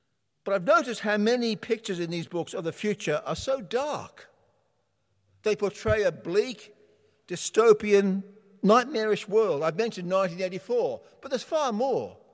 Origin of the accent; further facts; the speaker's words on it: Scotland, United Kingdom; I've traced my family tree. I'm Scottish.